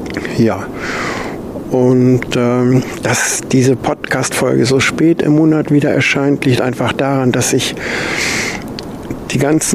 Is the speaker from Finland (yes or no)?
no; Schleswig, Schleswig-Holstein, Germany; born there; Ich bin in Schleswig direkt an der Schlei geboren